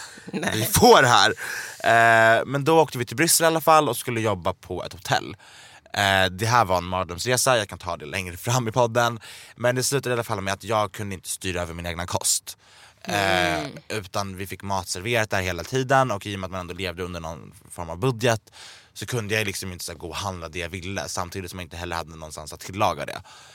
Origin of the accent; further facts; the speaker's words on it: Gävle, Gävleborg County, Sweden; Gävle kommun, det är min hemstad